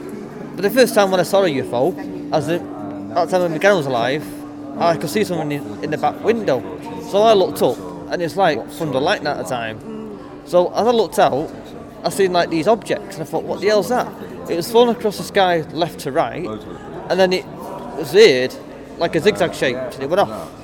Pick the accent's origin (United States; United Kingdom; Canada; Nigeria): United Kingdom; Stockport, North West England; I'm from Stockport, Manchester.